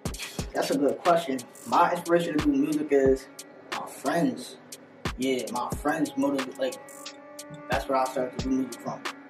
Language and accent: English; Far Rockaway, New York, United States; From Far Rockaway, New York.